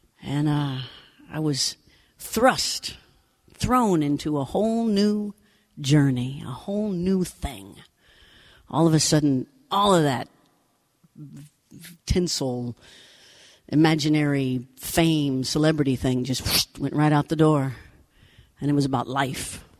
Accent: Leavenworth, Kansas, United States; born there; I was born in Leavenworth, Kansas, which is far from here, yeah? Right in the middle of everything.

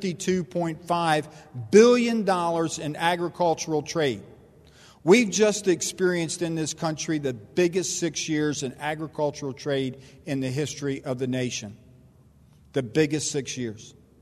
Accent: United States; the part that I'm most proud of, and that's being an American farmer.

